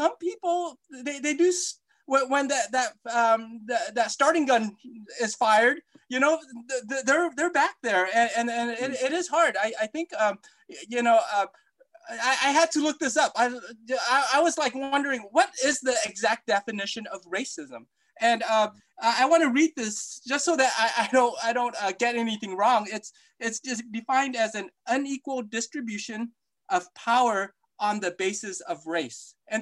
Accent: Aurora, Colorado, United States; I was a kid growing up in Aurora, Colorado in the 80s. Man, that was like about 5 Asians in that whole school.

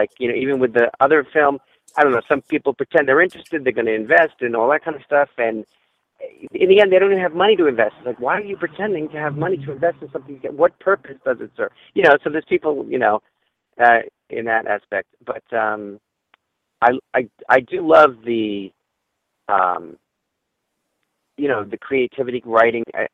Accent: New York, United States; One, I want to shoot in New York, so that'll bring me back to my hometown and hopefully I can get people involved, friends from there involved in it, in that one.

